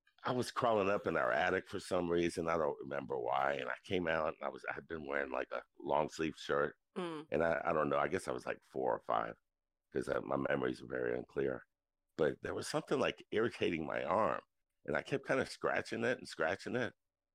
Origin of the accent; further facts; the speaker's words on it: New Orleans, Louisiana, United States; I'm from New Orleans, and they have those everywhere.